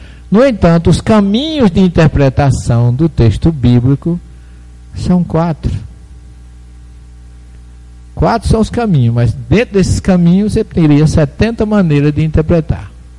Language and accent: Portuguese; Alagoa Grande, Paraíba, Brazil; Eu não nasci em Alagoa Grande por acaso, né? Eu tinha que nascer ali, dentro do mato, sem água, sem luz, sem telefone, sem comunicação nenhuma.